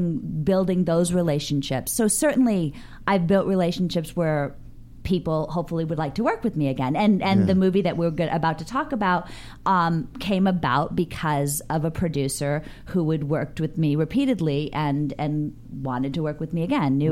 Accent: New Hampshire, United States; now in Los Angeles, United States; I'm from New Hampshire, so I'm a New England girl.

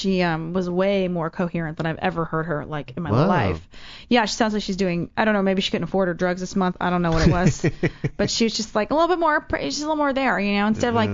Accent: Texas, United States; Well, it's interesting, kind of growing up in Texas, I mean, and not just Texas, but like the town I grew up

